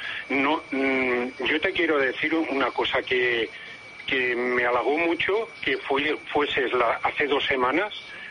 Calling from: Rubí, Catalonia, Spain; de Rubí, también llamo.

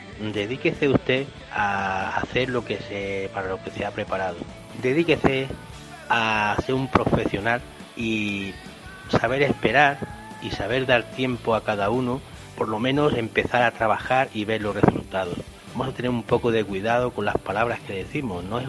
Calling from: Málaga, Andalusia, Spain; de Málaga.

